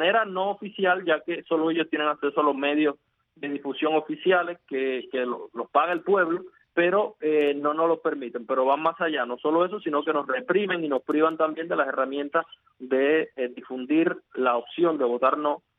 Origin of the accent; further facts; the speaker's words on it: Cuba; somos los opositores cubanos, también están los grupos religiosos cristianos acá en Cuba